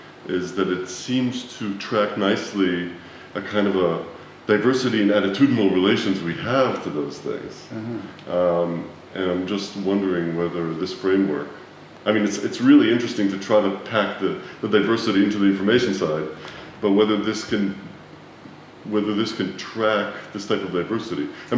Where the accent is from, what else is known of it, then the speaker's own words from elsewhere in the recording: Canada; I'm Canadian.